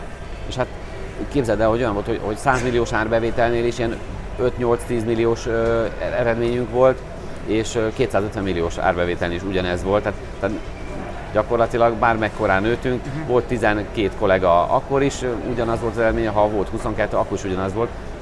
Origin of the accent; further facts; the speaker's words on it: Pécs, Baranya, Hungary; azt nem is beszéltük, hogy én pécsi vagyok